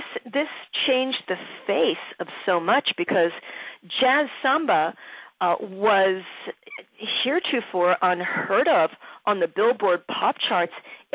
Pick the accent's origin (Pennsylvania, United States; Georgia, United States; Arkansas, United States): Pennsylvania, United States; Philadelphia; I have made a few inroads into Philly, my hometown